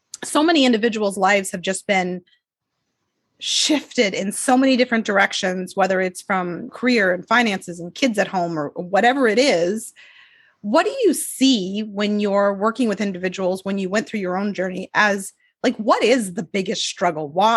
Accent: East Coast, Canada; So a fellow Canadian, I'm on the East Coast.

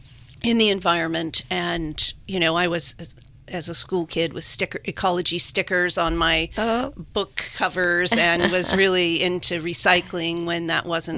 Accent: Napa, California, United States; My story, I grew up in Napa, and my family farmed prunes.

